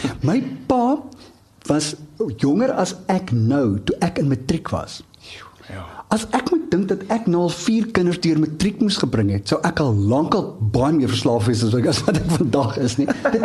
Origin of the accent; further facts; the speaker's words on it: Johannesburg, Gauteng, South Africa; ek het in Triomf groot geword in Johannesburg.